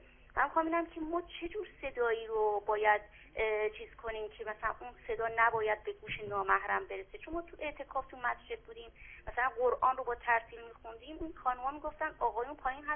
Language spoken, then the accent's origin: Persian; North, Iran; من چون ایام عید رو حالا تو شهر خودم شمال بودم،